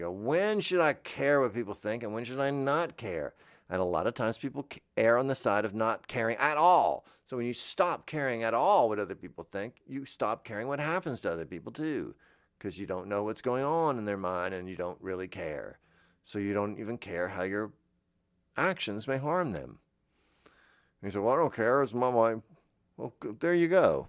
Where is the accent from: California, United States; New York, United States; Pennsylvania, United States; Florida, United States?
Florida, United States; I grew up in Florida.